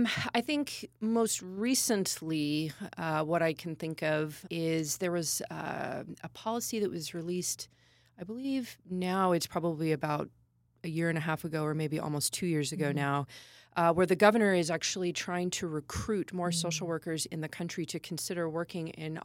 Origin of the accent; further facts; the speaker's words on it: California, United States; So I'm from the Southern California area. So I've kind of bounced around, but I grew up there. My undergrad is from there.